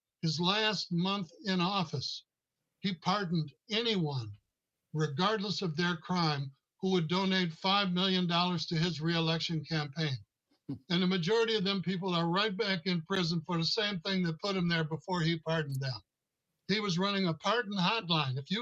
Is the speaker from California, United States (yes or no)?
no; Minnesota, United States; And I said, the Midwest. And they said, well, what part of the Midwest? And I said, the upper Midwest. And they say, can you be more specific? And I'd say, sure, near the Canadian border.